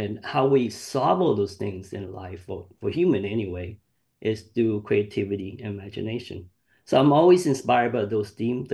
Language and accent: English; Vietnam; born there; English is a second language; my ancestry is Chinese, and I've been through three generations of being refugees.